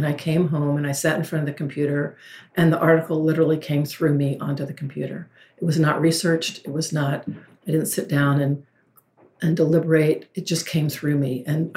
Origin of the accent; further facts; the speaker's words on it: the South, United States; mostly at that time in the Northwest, although I'm from the South.